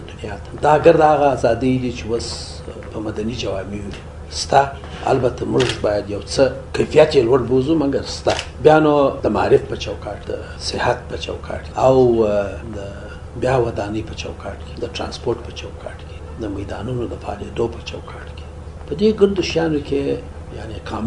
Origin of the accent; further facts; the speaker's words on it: Karz, Kandahar, Afghanistan; موږ د کرز په کلي کې زېږېدلی یم او شپږم صنف پورې مې وړیا درس ووایه او د شهر د ژوند سره مې بلدیت نه درلودی